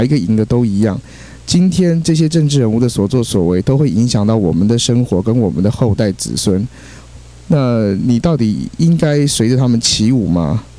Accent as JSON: {"language": "Chinese", "country": "Taiwan", "said": "所以说我们台湾人就应该兴高采烈的接受"}